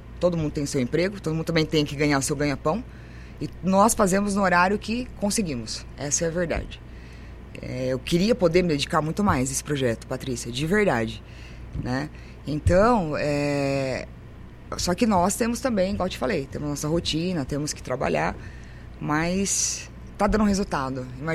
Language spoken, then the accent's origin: Portuguese; Americana, São Paulo, Brazil; born there; lógico que eu fiz voltar da minha cidade, onde eu nasci. A Americana é a cidade que eu amo